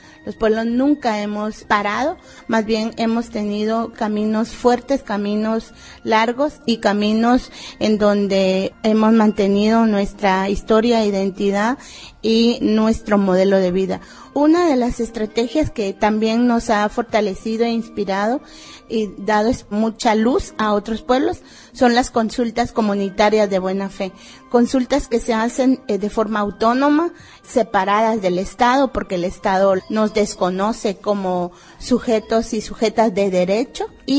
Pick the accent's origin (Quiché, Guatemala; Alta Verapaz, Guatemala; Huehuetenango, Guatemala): Quiché, Guatemala; Vengo de Quiché, es un territorio que está en occidente de Guatemala.